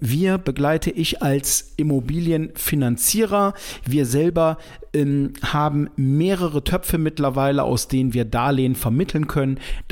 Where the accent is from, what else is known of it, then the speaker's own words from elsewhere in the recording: North Rhine-Westphalia, Germany; hier bei uns in den Ballungsgebieten, Köln, Düsseldorf, das ist ja, wo ich herkomme